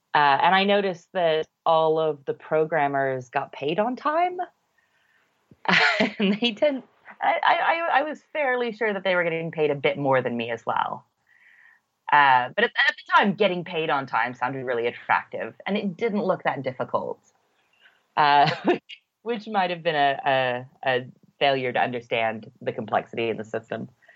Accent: United States; now in Birmingham, United Kingdom; I'm an American in Brum

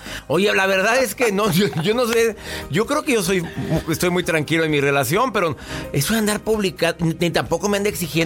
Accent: Mexico; En mi país, México, a los 18 ya dicen que ya puedes ir a los antros a reventarte y hacer lo que te dé tu reverenda gana.

